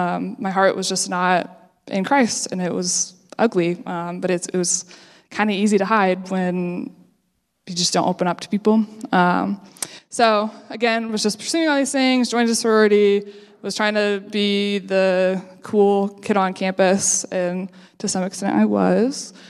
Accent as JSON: {"language": "English", "town": "Columbus", "region": "Indiana", "country": "United States", "tie": "born or raised there", "said": "I grew up in Columbus, Indiana. For those of you who don't know, yeah, great town. It's about 41 minutes away from here."}